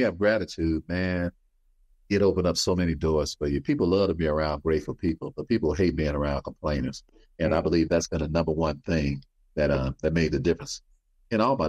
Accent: Chicago, Illinois, United States; now in Indiana, United States; That's where I live at. And I don't know anybody there because I'm from Chicago.

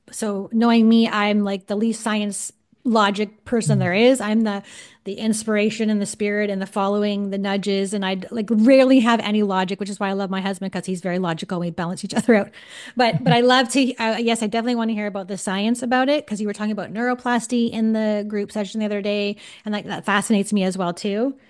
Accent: Toronto, Ontario, Canada; I'm from Toronto, right?

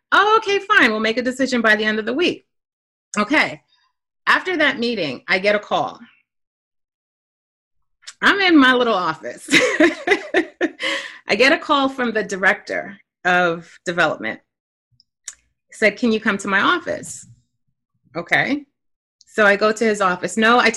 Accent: Brooklyn, New York, United States; now in Florida, United States; For those who don't know, I am originally from Brooklyn. Flatbush to be exact. But I said, you know what? I cannot bring Flatbush to Florida.

